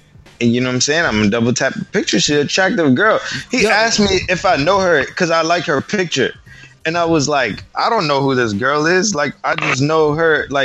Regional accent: Massachusetts, United States; born there; I was born in Massachusetts.

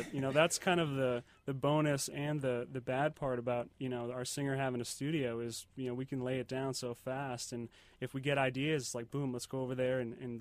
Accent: Stockbridge, Georgia, United States; I'm from Stockbridge.

